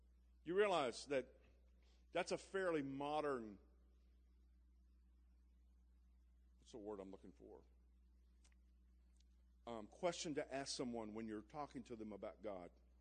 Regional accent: Louisiana, United States; I'm from Louisiana, so speaking is difficult.

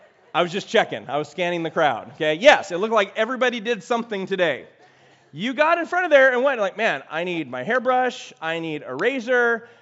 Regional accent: United States; I'm an American. Okay, great. What are you doing? Grew up in the church.

